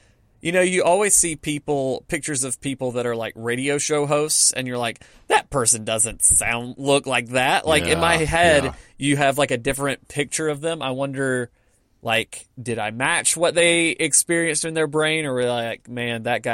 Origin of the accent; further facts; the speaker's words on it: Atlanta, Georgia, United States; from Atlanta, Georgia.